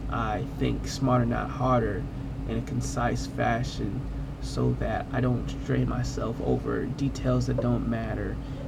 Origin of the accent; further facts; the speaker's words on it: Long Beach, California, United States; I'm from Long Beach, California, where I attended David Starr Jordan High School in Long Beach, where I graduated with honors.